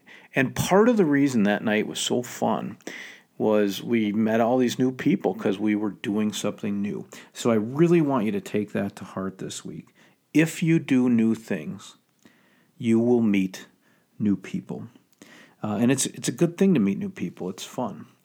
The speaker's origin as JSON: {"language": "English", "region": "Minnesota", "country": "United States", "said": "And I think as a Minnesotan, we kind of get set in our ways."}